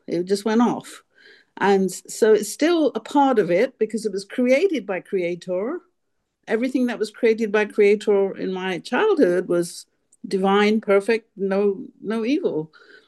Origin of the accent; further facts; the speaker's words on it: England, United Kingdom; born there; I was raised as a Hindu. I'm Indian, born in England.